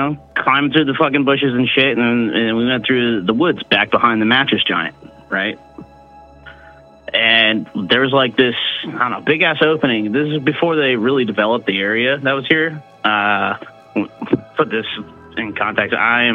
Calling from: Tampa, Florida, United States; from Tampa, Florida.

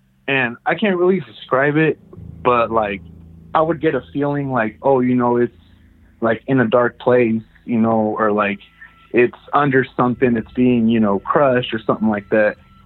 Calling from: Merced, California, United States; Merced, California.

